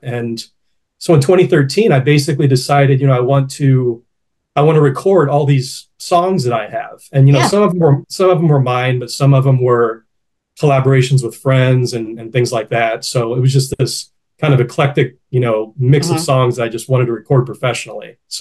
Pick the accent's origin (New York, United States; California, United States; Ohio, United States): Ohio, United States; I grew up in Northwest Ohio, a little town.